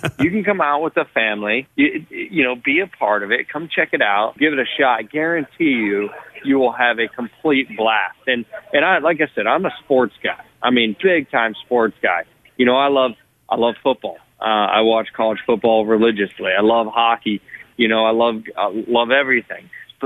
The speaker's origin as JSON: {"language": "English", "town": "Columbus", "region": "Ohio", "country": "United States", "said": "I'm from Columbus, Ohio. So, you know, college towns are just great cities to me."}